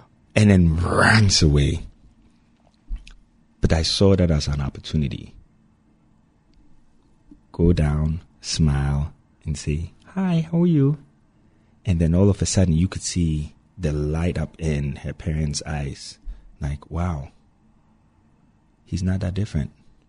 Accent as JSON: {"language": "English", "country": "Ghana", "said": "And I'm from Ghana. I just raise up my hands and I want to talk. And everybody's looking at me like, you have an accent."}